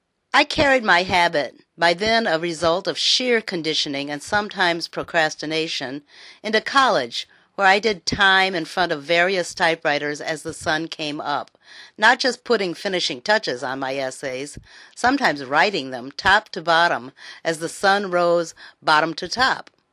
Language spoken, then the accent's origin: English; Arkansas, United States; also born or lived in Illinois; I grew up on farms in Arkansas and Illinois.